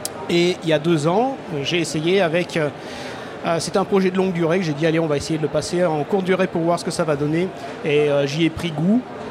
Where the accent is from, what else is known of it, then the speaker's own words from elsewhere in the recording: Limoges, Nouvelle-Aquitaine, France; Alors moi je viens du Limousin, je viens de Limoges.